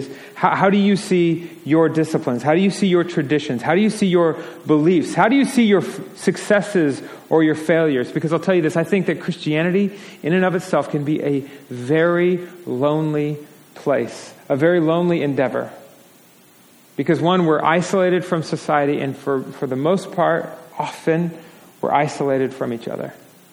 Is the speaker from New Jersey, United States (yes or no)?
no; Portland, Oregon, United States; I guess I grew up in Portland. I see forests all the time. Like, my backyard is a forest, right? Sherwood.